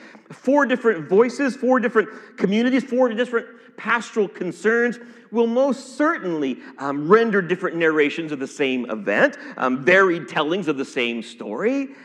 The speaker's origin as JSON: {"language": "English", "region": "Ohio", "country": "United States", "tie": "born or raised there", "said": "I grew up in Ohio. One earthquake in Ohio really was an earthquake."}